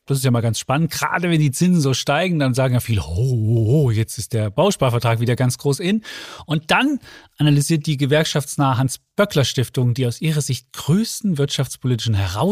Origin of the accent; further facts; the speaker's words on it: Leipzig, Saxony, Germany; als Leipziger, da darf man auch RB Leipzig-Fan sein.